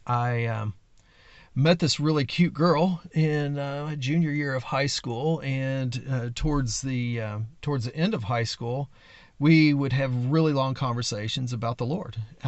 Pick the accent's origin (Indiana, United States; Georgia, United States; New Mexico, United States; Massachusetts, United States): Indiana, United States; Charlestown; I grew up in Charlestown, Indiana, a few miles north of Emmanuel. I grew up in a very traditional home.